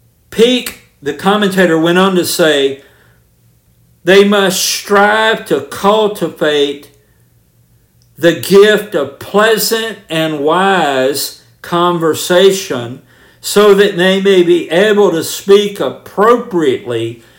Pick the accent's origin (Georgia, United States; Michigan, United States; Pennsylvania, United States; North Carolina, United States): Georgia, United States; and though I never served, I grew up on Army posts, and I lived outside Fort Benning, Georgia for a good bit of my life